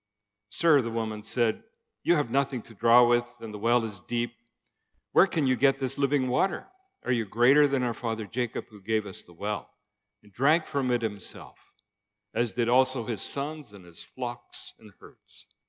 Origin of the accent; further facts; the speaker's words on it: Chilliwack, British Columbia, Canada; moved away; I grew up in the Fraser Valley in East Chilliwack, left there 50 years ago, and came back after 50 years to find the place very much changed.